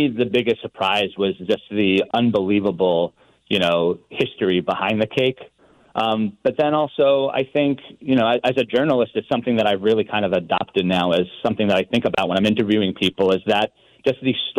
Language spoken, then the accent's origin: English; New York, United States; now in New Orleans, United States; So I'm a New Yorker originally, which makes people, you know, gasp and frown sometimes. But, you know, fell in love with New Orleans and fell in love with King Cake, and I've been here for 16 years.